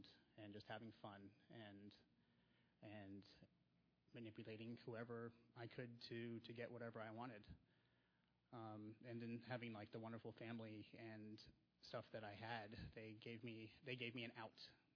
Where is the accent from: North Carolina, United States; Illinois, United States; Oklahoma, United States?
North Carolina, United States; Raleigh; I grew up in Raleigh. Went to all my grade school in Raleigh, North Carolina, which I guess is relatively big. I moved on to a bigger city after that.